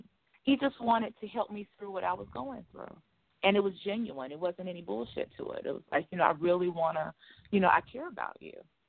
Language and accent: English; Chicago, Illinois, United States; I'm from Chicago, born and raised in the Chi